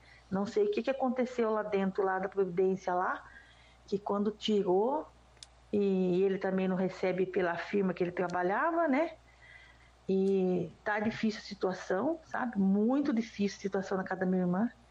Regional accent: Atibaia, São Paulo, Brazil; Sou da Atibaia

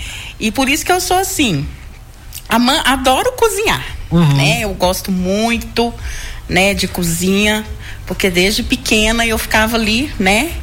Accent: Caetanópolis, Minas Gerais, Brazil; A minha infância, né, ela foi em Caetanópolis, eu sou nascida lá, eu nasci em Caetanópolis

